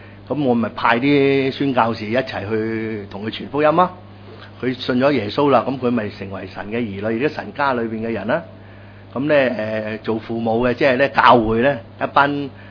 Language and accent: Cantonese; Guangdong, China; 有一句我哋广东人咧，成日都讲嘅啊，唔理三七廿一咁系嘛？